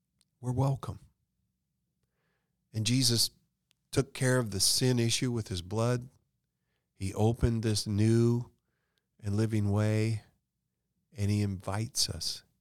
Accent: Florida, United States; You know, my mom, I grew up in Central Florida. We did not have air conditioning then.

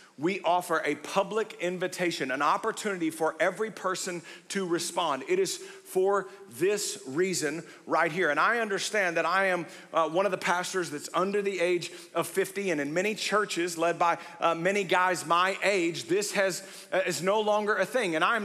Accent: Waco, Texas, United States; I remember as a kid growing up in Waco

